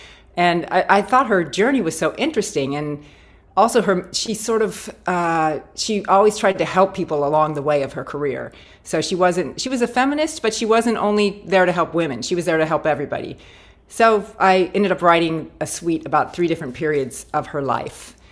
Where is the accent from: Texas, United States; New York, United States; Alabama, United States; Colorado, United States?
Colorado, United States; Boulder; I grew up in Boulder, Colorado.